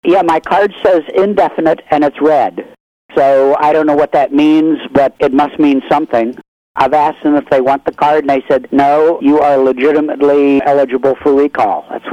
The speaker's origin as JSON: {"language": "English", "town": "Pittsburgh", "region": "Pennsylvania", "country": "United States", "said": "spent most of it at home in Pennsylvania and then went down to Cape Canaveral."}